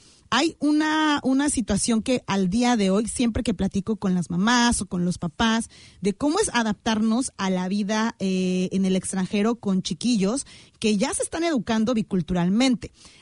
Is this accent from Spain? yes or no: no; Mexico; en el caso mío, que somos mexicanos